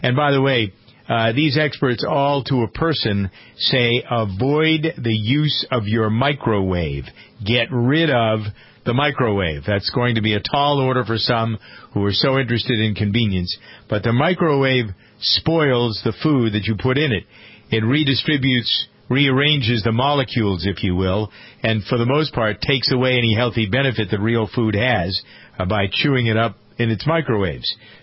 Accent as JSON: {"language": "English", "region": "New England", "country": "United States", "accent": "New England", "said": "I normally have no problem with whatsoever because I shook my New England accent a long time ago."}